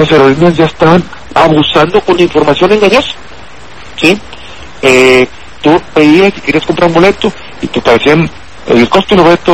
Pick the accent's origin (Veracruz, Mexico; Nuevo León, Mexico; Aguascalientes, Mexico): Nuevo León, Mexico; Monterrey; yo soy de Monterrey. Monterrey, México, México, Monterrey.